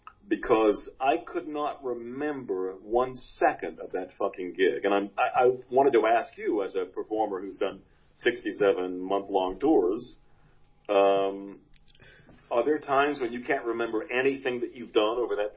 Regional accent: Georgia, United States; Daniel's from Berlin, Dave is from Zurich, and I was a hillbilly from South Georgia.

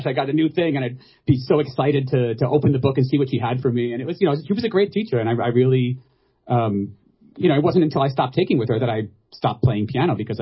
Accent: Long Island, New York, United States; I'm from Long Island, New York

